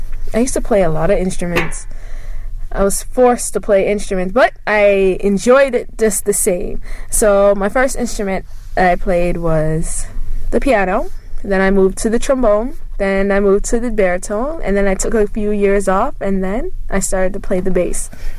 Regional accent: Montego Bay, Saint James, Jamaica; born there; I was born in Montego Bay, Jamaica. I am the oldest of three kids

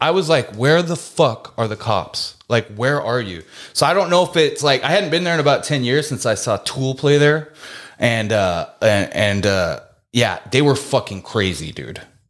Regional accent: California, United States; that was pretty cool, but not too cool because we're from California. So I've seen sand.

